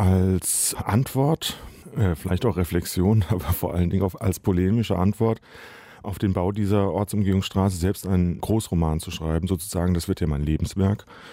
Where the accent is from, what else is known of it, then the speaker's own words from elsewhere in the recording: Friedberg, Hesse, Germany; um meine Heimatstadt Friedberg in der Wetterau herum